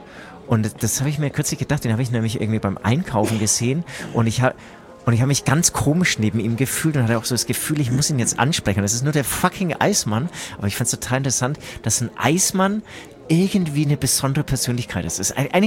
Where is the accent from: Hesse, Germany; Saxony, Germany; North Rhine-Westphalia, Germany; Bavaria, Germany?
Bavaria, Germany; Munich; Ich komme ja hier aus Untergiesing und das ist eigentlich wie so ein kleines Dorf. Jeder kennt jeden